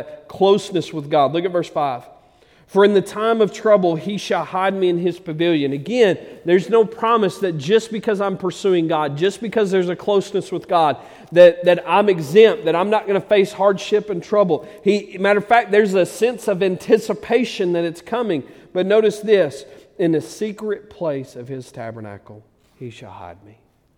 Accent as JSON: {"language": "English", "town": "Ratcliffe", "region": "Arkansas", "country": "United States", "tie": "born or raised there", "also_born_or_lived": "Memphis", "said": "One of the reasons that I enjoy hunting is I grew up in Ratcliffe, Arkansas. Okay, really small."}